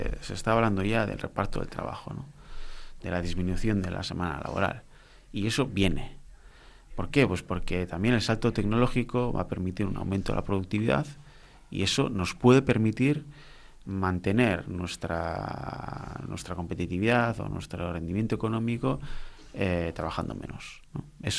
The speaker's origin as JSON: {"language": "Spanish", "town": "Otxandio", "region": "Basque Country", "country": "Spain", "tie": "born or raised there", "first_language": "Basque", "second_language": "Spanish", "said": "Cuando yo estudiaba en la educación primaria, había básicamente dos perfiles lingüísticos en mi pueblo, en Ochandio. En los euskaldunes, que teníamos el euskera como lengua materna"}